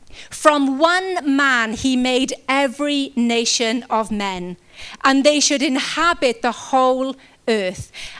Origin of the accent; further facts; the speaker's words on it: United Kingdom; We're British and we're just going to put that face on and everything is going to be okay.